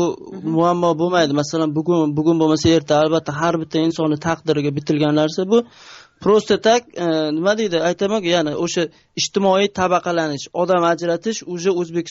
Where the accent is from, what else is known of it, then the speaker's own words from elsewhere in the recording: Namangan, Namangan Region, Uzbekistan; now in South Korea; Men namanganlikman. Aslida hozirgi kunda Koreyada ish faoliyatidaman.